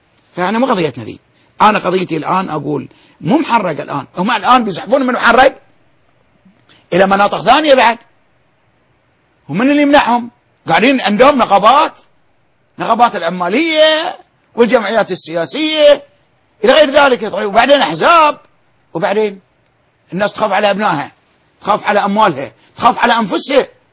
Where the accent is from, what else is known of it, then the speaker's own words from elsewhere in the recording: Bahrain; عندنا في البحرين بنات عاطلات